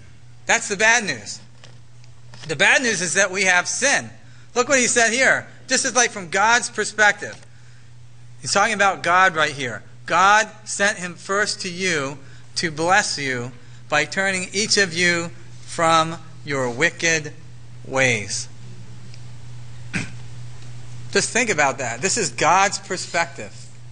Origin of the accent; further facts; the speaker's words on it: Wales, United Kingdom; I'm Welsh. I mean, what do you say? There's nothing about Welsh, you know? I'm selfish because I'm Welsh.